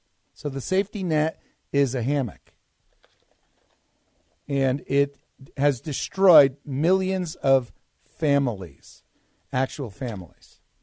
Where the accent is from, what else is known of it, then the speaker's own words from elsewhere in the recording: New Jersey, United States; I was born in New Jersey, familiar with New Jersey politics, grew up there.